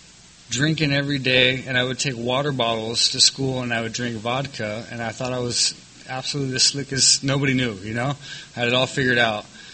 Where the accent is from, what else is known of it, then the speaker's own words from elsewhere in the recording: San Diego, California, United States; I grew up in Linda Vista, Claremont, pretty much any scumbag town in San Diego.